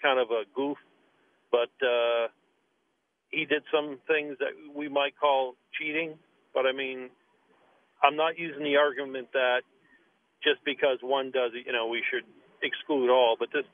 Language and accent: English; Boston, Massachusetts, United States; I'm from Boston originally, and we have a pitcher there.